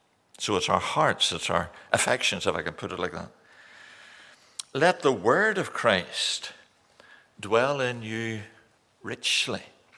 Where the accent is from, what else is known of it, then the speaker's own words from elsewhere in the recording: Ireland; You'll excuse me, I'm Irish basically, so I don't know any better.